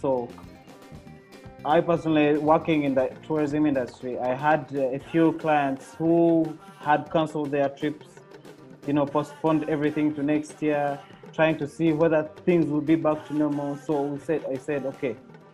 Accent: Uganda; majorly focusing around Uganda as my home country.

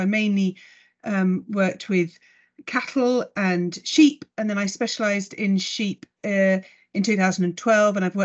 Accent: South of England, United Kingdom; accent: southern; now in Scotland; It was more that I was a southerner than I was female, I think. But they couldn't understand my accent.

